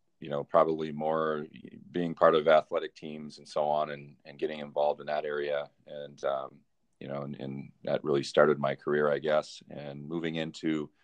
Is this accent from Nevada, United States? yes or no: yes; Nevada, United States; I'm not from this area in the country. I'm originally from Nevada. Had some teachers that pushed me to leave that state and come up to North Dakota, and really never looked back.